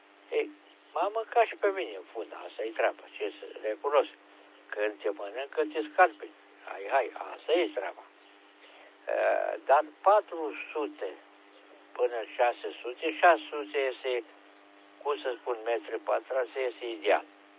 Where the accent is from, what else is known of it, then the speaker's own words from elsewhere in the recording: Romania; Noi suntem români, suntem, cum să spun, de visă veche năcăjiți.